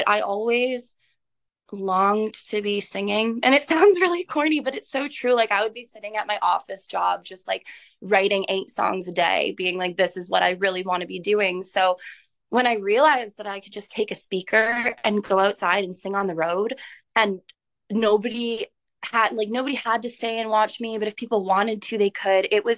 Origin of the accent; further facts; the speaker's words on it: Hamilton, Ontario, Canada; now in Niagara, Canada; So I'm from Hamilton, Ontario originally, but I've been living in the Niagara region for about 2 years now. So I consider Niagara my hometown right now. But yeah, I grew up in Hamilton